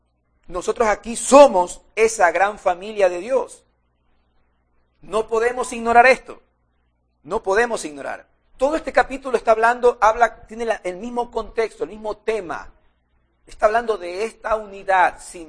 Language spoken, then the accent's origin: Spanish; Guayaquil, Guayas, Ecuador; yo culturalmente, como guayaquileños, como ecuatorianos